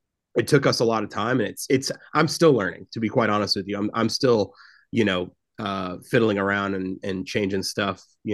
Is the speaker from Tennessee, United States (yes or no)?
yes; Memphis, Tennessee, United States; And then I came across American pils when I went back home. I'm from Memphis. I went home to visit my family for the first time since we opened the brewery like 3 years in.